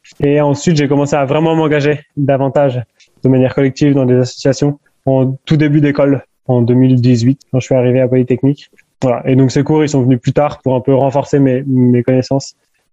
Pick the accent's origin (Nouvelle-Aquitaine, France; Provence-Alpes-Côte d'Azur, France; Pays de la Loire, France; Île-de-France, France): Pays de la Loire, France; Angers; moi je viens d'Angers à la base. J'ai été à l'école, au collège, au lycée à Angers. J'étais au Sacré-Cœur.